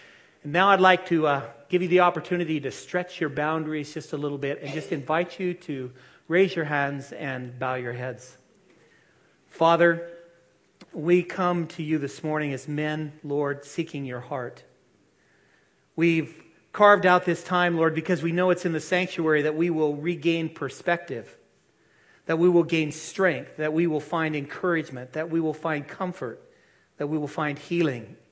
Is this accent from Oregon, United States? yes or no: yes; Oregon, United States; I want you to know that indeed I am from Oregon, and I'm proud of it.